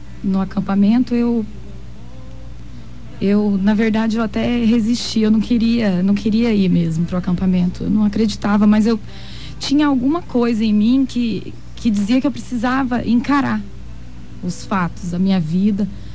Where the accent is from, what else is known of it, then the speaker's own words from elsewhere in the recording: Dourados, Mato Grosso do Sul, Brazil; Sou de Dourados.